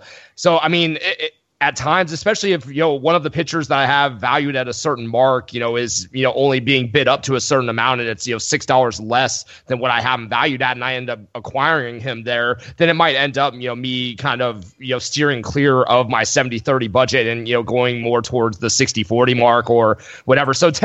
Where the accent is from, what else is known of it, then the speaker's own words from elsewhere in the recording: Florida, United States; now in Nashville, United States; No, I'm from Florida, and I live in Nashville.